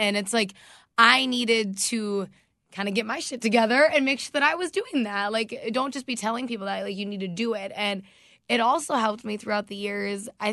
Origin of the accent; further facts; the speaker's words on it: North Carolina, United States; moved away; And like, so I moved from North Carolina to Minnesota.